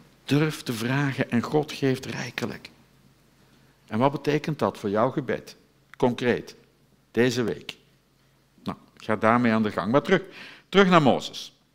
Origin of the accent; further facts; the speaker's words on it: Netherlands; Gelukkig zijn wij Nederlanders nooit halsstarrig.